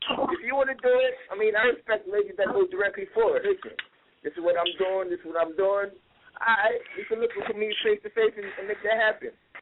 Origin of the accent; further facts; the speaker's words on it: Brooklyn, New York, United States; I'm from Brooklyn, New York.